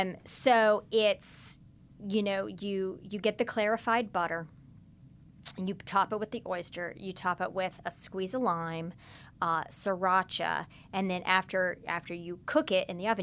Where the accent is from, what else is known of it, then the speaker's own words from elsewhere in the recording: Midwest, United States; I'm not from New Orleans. I'm not from the South. I grew up in the Midwest.